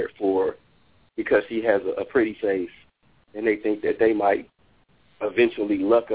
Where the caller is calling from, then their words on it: Plymouth, Ohio, United States; From Plymouth, Ohio.